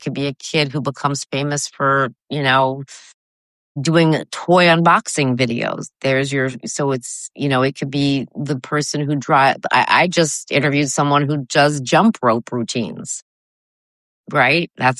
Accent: Canada; now in United States; I'm a Canadian, which living in the States, so that should just get me trust right away.

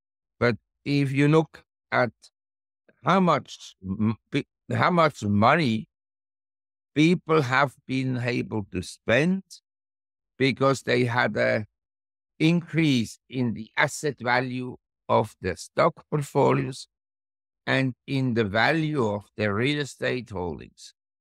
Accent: Zurich, Switzerland; I come from Zurich in Switzerland.

